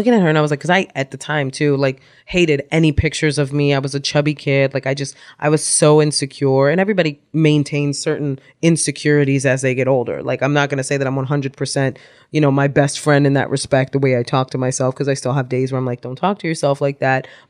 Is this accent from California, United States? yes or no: no; New York City, New York, United States; I grew up in the Soundview area of the South Bronx, like all the way down by the water.